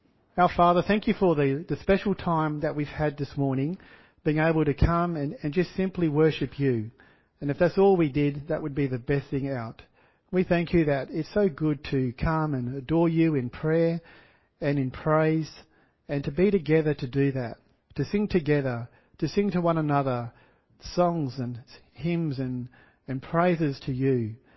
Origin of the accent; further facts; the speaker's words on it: Corrigan, Western Australia, Australia; during my primary school years, I grew up in the country town of Corrigan.